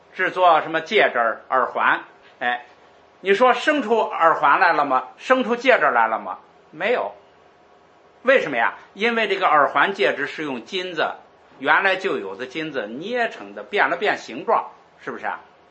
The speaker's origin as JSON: {"language": "Chinese", "country": "China", "said": "我们现在中国人一说都是中因缘生法"}